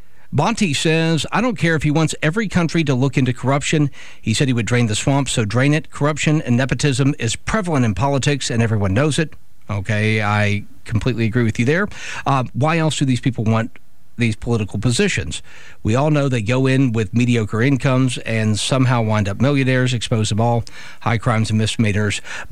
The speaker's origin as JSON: {"language": "English", "country": "United States", "said": "I'm an American that looks at the Chinese as, you know, I don't want to congratulate them on anything."}